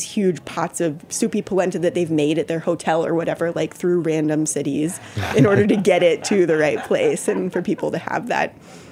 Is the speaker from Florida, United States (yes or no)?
no; Texas, United States; I'm from Texas. I just moved here 2.5 years ago.